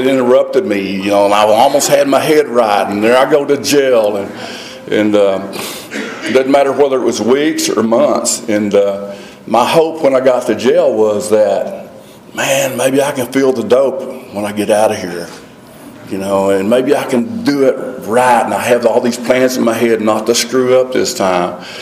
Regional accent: Wichita Falls, Texas, United States; that's about 2.5 hours away from where I was raised up in Wichita Falls, Texas.

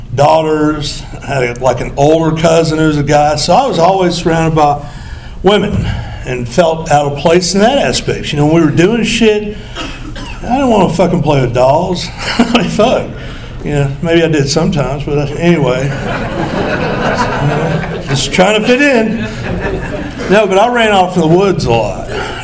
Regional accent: Greenville, Tennessee, United States; And, you know, growing up in East Tennessee, Greenville, Tennessee, I felt out of place at a very early age

